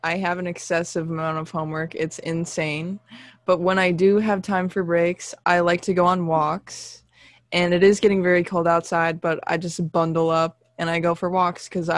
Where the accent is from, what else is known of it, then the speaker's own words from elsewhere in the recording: Cicero, New York, United States; I'm from Cicero, which is right outside of Syracuse, New York.